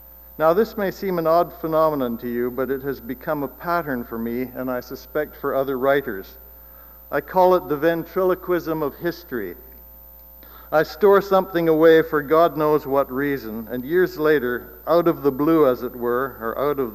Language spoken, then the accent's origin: English; Vancouver, British Columbia, Canada; I grew up in East Vancouver, where the Asian population was quite large, even in the 1950s and 60s.